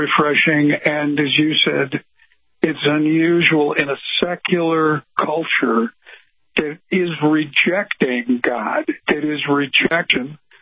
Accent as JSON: {"language": "English", "town": "Chicago", "region": "Illinois", "country": "United States", "tie": "born or raised there", "said": "Walter Payton being the legendary running back from my hometown, the Chicago Bears."}